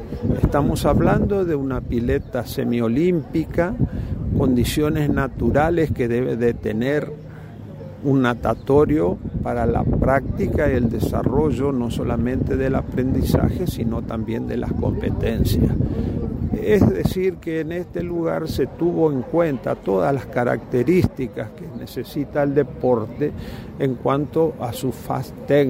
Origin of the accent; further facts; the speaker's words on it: Villa San Martín, Chaco, Argentina; Él se instala y nosotros nos criamos en Villa San Martín.